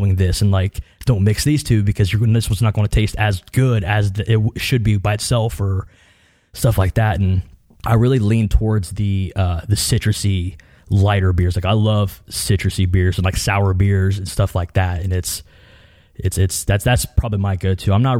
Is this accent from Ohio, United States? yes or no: yes; Ohio, United States; So I grew up being in Southern Ohio. It's very, I was born in 86.